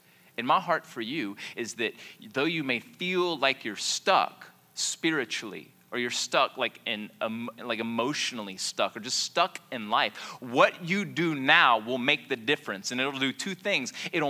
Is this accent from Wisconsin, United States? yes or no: no; Louisiana, United States; But let me tell you, I'm from South Louisiana, and I got killer ice driving skills.